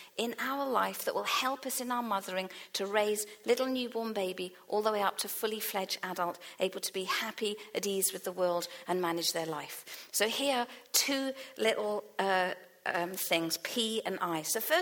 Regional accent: England, United Kingdom; moved away as an adult; now in Wales; being English, arriving in Wales 20 odd years ago, a bit longer than that now

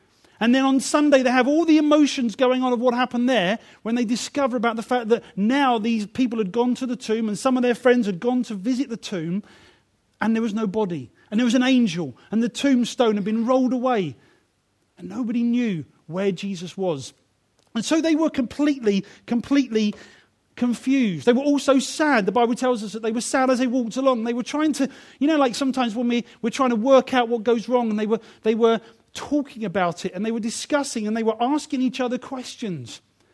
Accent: United Kingdom; also born or lived in Africa; We're so British, aren't we?

